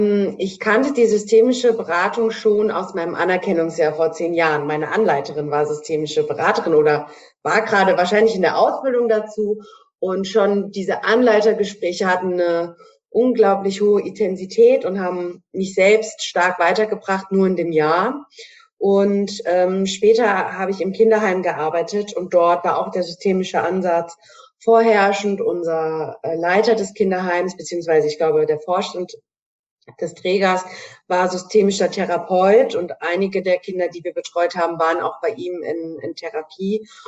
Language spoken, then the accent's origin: German; Hanau, Hesse, Germany; Ich komme aus Hanau in Hessen und ich bin gelernte Erzieherin schon 10 Jahre.